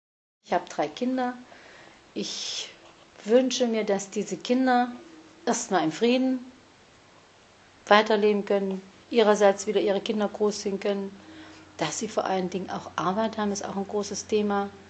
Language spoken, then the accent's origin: German; East Germany, Germany; Ich muss gestehen, ich bin da groß geworden. Ich bin 45 im Januar geboren. Sie hat eigentlich den Großteil meines Lebens ausgemacht. Und es wäre gelogen, wenn ich jetzt sage, ich denke von mir jetzt schlecht, weil ich ein DDR-Bürger war. Einfach, dass es meine Heimat war